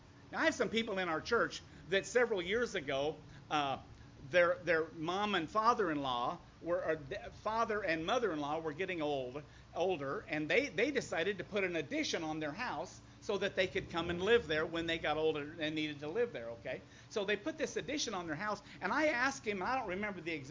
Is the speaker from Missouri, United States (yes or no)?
no; Iowa, United States; But when I was raised in Iowa, and I never considered ourselves poor, but, you know, we didn't have a lot.